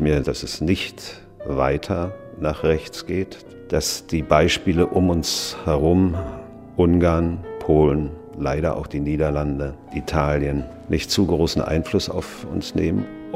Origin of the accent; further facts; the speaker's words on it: Germany; moved away; Ich hatte auch damals wirklich das Gefühl, als ich ausgereist bin aus der DDR, ich reise von einem Land in ein anderes Land. Bin wirklich von der DDR in die Bundesrepublik gereist.